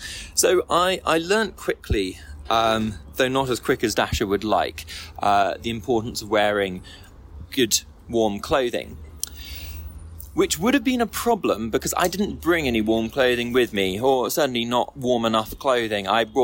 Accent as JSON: {"language": "English", "country": "United Kingdom", "said": "Being very British, I think I tried to phrase it as diplomatically as possible."}